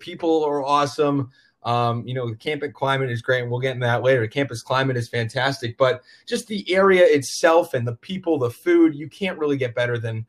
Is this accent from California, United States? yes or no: no; Massachusetts, United States; Well, first off, I'm a kid from Massachusetts.